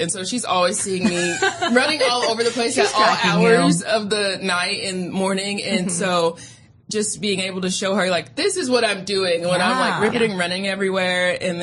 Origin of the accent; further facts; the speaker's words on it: Frankfurt, Hesse, Germany; I grew up in Frankfurt.